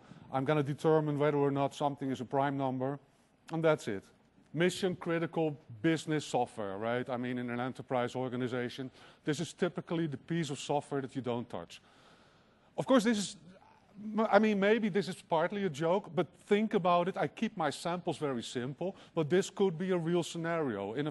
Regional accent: Netherlands; English is a second language; It's a Dutch band. I'm from Holland.

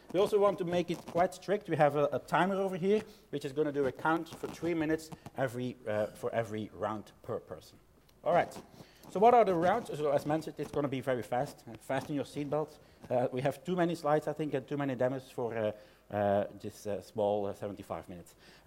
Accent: Belgium; So I'm coming from Belgium

